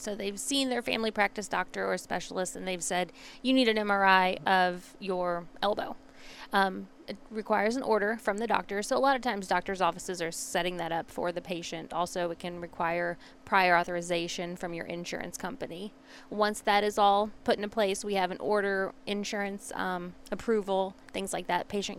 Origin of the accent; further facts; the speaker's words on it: Madison, Missouri, United States; I'm actually from Madison, which is not far away from here